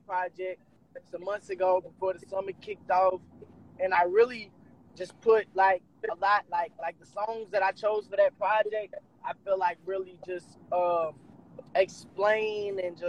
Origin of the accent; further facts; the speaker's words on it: Louisville, Kentucky, United States; like, for me and my brother, like, yeah, we grew up in Louisville, and I mean, it was, you know what I'm saying, we struggled, just like a lot of people